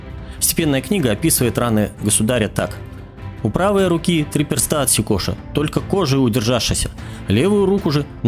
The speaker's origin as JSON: {"language": "Russian", "region": "Murmansk Oblast", "country": "Russia", "tie": "born or raised there", "said": "в Мурманской области, откуда я родом"}